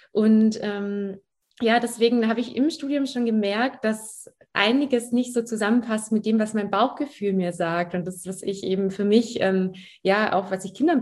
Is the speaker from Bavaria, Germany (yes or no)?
no; Baden-Württemberg, Germany; Ja, ich bin aufgewachsen am Bodensee tatsächlich, also in der Nähe von Ravensburg.